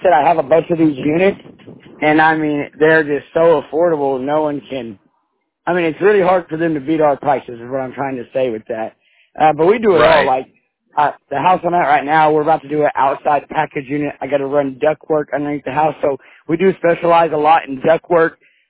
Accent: Coweta, Oklahoma, United States; Coweta, Oklahoma. That's my hometown. That's where my shop is.

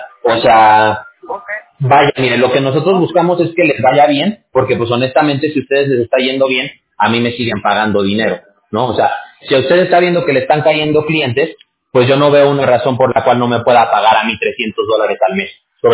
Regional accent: Aguascalientes, Mexico; yo soy de Aguascalientes. ¿No sé si ubican por Aguascalientes ustedes?

